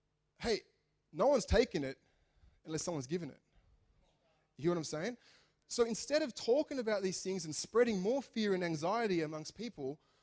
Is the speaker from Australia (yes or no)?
yes; Australia; we are so blessed to live in Australia. I'm an Aussie to the core.